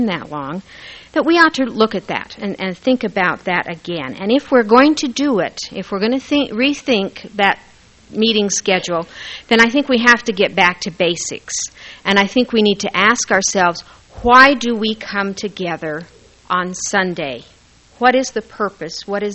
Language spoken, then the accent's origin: English; Ammon, Idaho, United States; when I was in the early grades of grade school, growing up in Ammon, Idaho, if anyone knows where that is, we had release time primary.